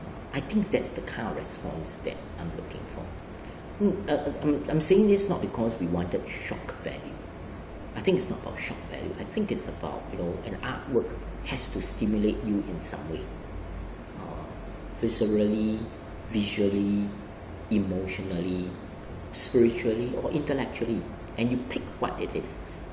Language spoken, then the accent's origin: English; Singapore; I think we all are always worried a lot of our heritage, a lot of what makes us human being as a Singaporean